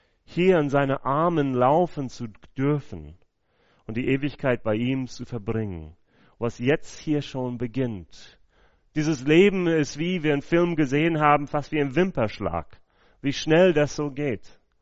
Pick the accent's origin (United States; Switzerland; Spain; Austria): United States; Also dafür hätte er wirklich auch in Amerika, wo ich herkomme, eine Todesstrafe dafür bekommen können.